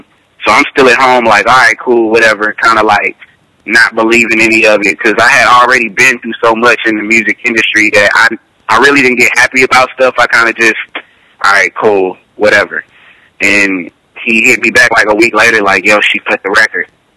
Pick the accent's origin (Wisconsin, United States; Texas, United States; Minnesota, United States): Texas, United States; Houston; I just want everybody to know right now from Houston that I am from Houston and that I do plan on trying to bring something to my city, you know, where I'm from